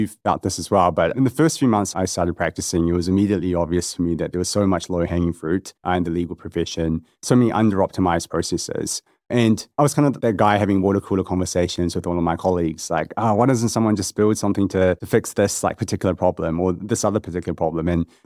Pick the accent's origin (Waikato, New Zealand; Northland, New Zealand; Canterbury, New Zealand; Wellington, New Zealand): Waikato, New Zealand; Hamilton; moved away; also born or lived in Korea; Hamilton in Auckland, a little bit in Auckland as well. I was born in Korea.